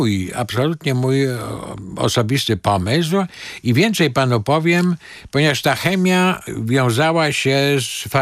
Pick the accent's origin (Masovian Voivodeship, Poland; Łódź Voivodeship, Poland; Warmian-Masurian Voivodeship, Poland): Warmian-Masurian Voivodeship, Poland; Elbląg; also born or lived in Nowy Sącz; ja się urodziłem w 1946 roku. W 1949 roku rodzice przenieśli się z Nowego Sącza do Elbląga i praktycznie całe dzieciństwo spędziłem w Elblągu, łącznie z egzaminem maturalnym, który zdałem w drugim liceum ogólnokształcącym imienia Kazimierza Jagiellończyka w Elblągu.